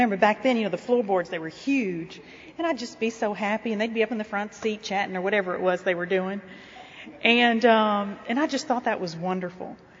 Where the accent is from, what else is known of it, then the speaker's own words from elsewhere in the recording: Baton Rouge, Louisiana, United States; I was born in Baton Rouge, grew up there. I'm the fourth daughter of five children.